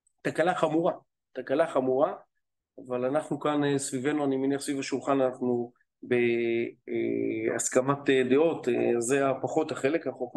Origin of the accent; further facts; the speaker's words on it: Rishon LeZion, Central District, Israel; אני מגיע מהערים הגדולות, ראשון לציון כ-300,000 תושב, זה עיר הרביעית בגודלה